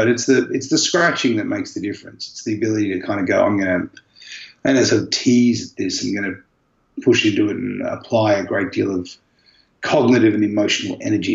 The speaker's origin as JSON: {"language": "English", "country": "Australia", "said": "We come from Australia. It's a big flight."}